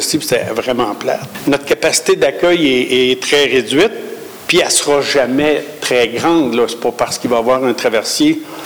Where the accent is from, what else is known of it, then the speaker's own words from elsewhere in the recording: Quebec, Canada; Je viens de la Côte-Nord puis la Gaspésie, c'est pas la même chose.